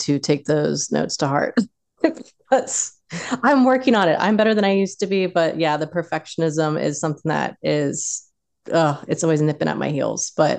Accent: Florida, United States; writing under the tangerine trees in our 5 acres growing up in South Florida. I know you know a little bit about that, South Central Florida.

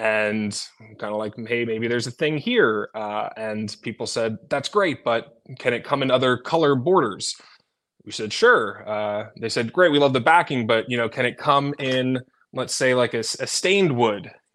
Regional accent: New Jersey, United States; So I grew up in Jersey, like I said, and my dad grew up in Philly.

